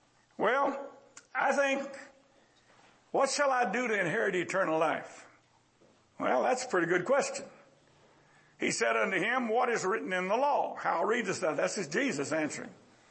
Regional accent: San Antonio, Texas, United States; When I grew up on Walton Street here in San Antonio on the south side off of Nogalitas

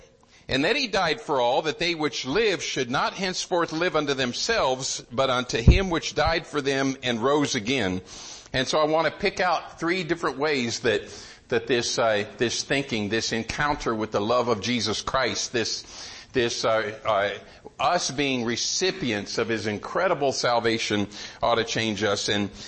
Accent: Arizona, United States; I'm from Arizona. I grew up in Arizona. I'd never been to the Grand Canyon.

